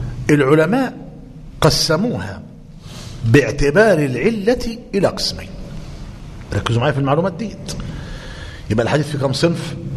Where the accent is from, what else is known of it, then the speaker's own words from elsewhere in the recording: Egypt; الأوراق النقدية اللي هي بنتعامل بها الآن عندنا في مصر الجنيه